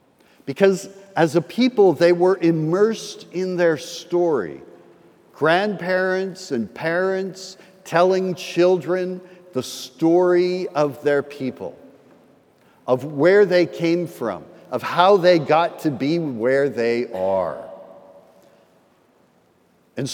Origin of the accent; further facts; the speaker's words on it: Canada; born there; Now, you all know I'm Canadian, right? By birth.